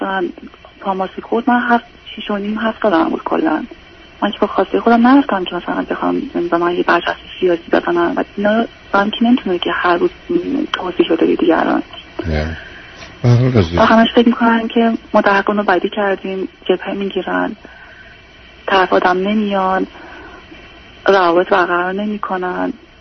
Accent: Iran; moved away as an adult; همین که میپرسن اهل کجا هستی، ایران که میگم

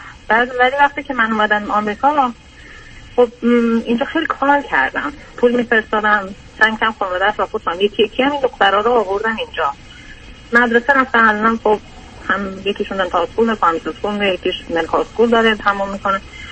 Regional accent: Iran; از ایران که من اومدم بیرون

